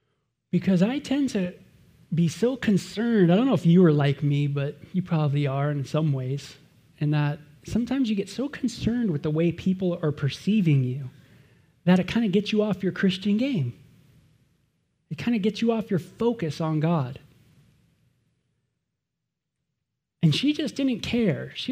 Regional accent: Los Angeles, California, United States; watching everything I saw growing up near Sunset Boulevard.

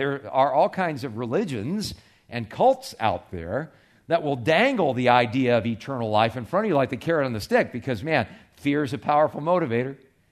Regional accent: California, United States; I grew up in one in California.

